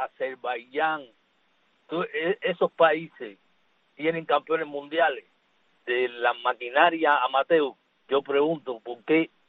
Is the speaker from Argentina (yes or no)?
no; Cuba; mi pueblo, el pueblo de Cuba.